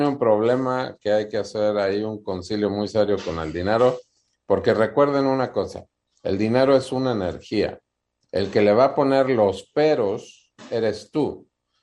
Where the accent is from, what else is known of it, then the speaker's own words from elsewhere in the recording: Mexico; los mexicanos, yo que soy mexicano, por eso hablo de mí